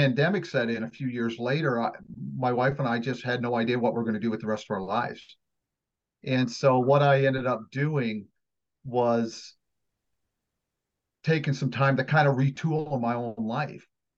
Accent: London, Ontario, Canada; I'm from London, Ontario, Canada. It's just an hour and a half outside of Toronto.

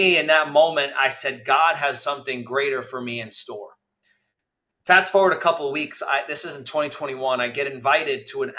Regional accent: New York City, New York, United States; Yeah, I grew up in New York City, Queens, yes. New York. So grew up there as a child.

